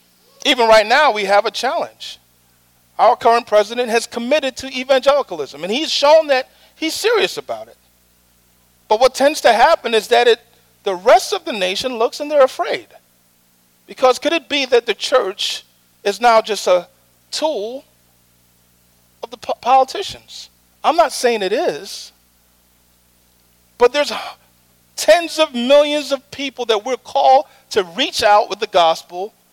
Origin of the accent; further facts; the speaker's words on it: Guyana; born there; I was born in Guyana, South America.